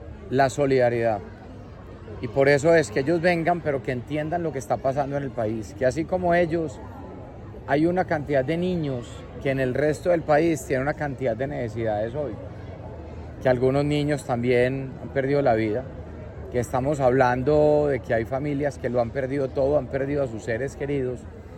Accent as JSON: {"language": "Spanish", "town": "Medellín", "region": "Antioquia", "country": "Colombia", "said": "que todos somos colombianos y que desde Medellín y desde Antioquia estamos apoyando mucho"}